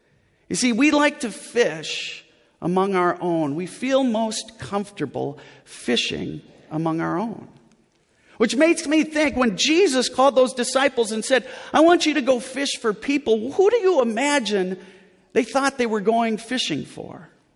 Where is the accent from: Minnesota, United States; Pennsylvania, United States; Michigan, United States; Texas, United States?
Minnesota, United States; Now, here's what I know growing up in Minnesota.